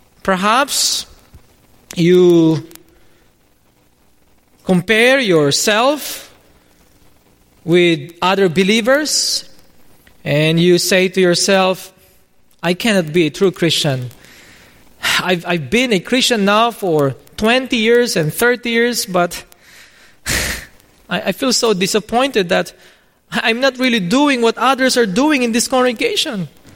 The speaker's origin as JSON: {"language": "English", "country": "Philippines", "tie": "born or raised there", "said": "I grew up in the Philippines. I grew up Roman Catholic, but a nominal one."}